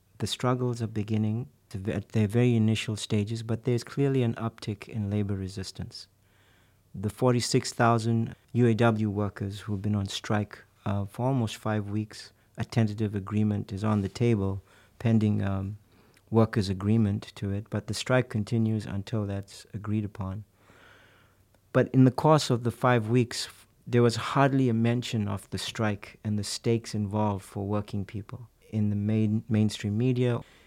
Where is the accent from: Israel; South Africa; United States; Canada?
South Africa; I am from South Africa originally, and that's where I grew up, and a lot of my experiences I bring here.